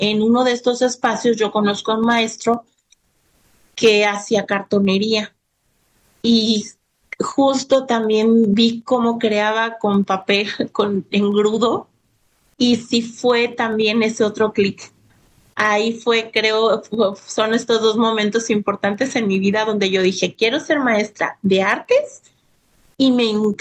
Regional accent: Valle de Santiago, Guanajuato, Mexico; also born or lived in Mexico City; nací en la Ciudad de México. Me llevan a los 2 años a vivir a Guanajuato, un pueblo que se llama Valle de Santiago.

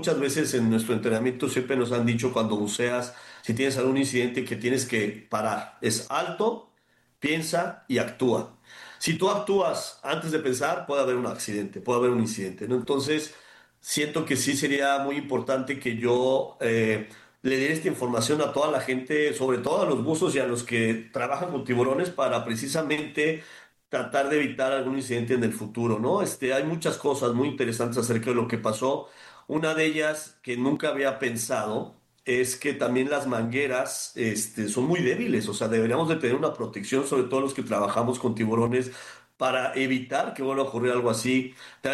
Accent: Mexico; nos tenemos que sentir muy afortunados como mexicanos de todos los sitios que tenemos aquí en México.

